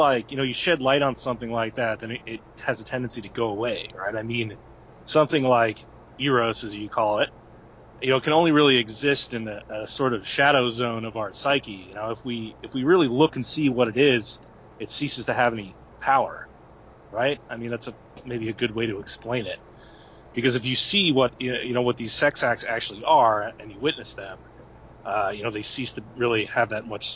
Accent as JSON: {"language": "English", "region": "New York", "country": "United States", "tie": "born or raised there", "said": "I grew up in the New York region, and the art world there"}